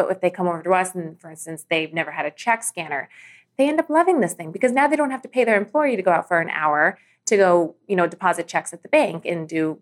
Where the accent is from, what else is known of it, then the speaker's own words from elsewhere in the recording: California, United States; I'm from California and they call it the BRE.